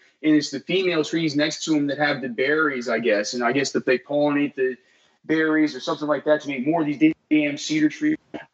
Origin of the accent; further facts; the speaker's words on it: Westlake, United States; I grew up in Westlake, so I mean, I was pretty used to these cedar trees.